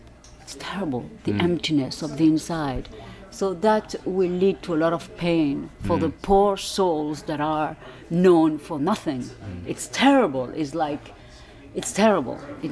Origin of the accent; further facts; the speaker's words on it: Connecticut, United States; born there; Well, you know, I was born in the States.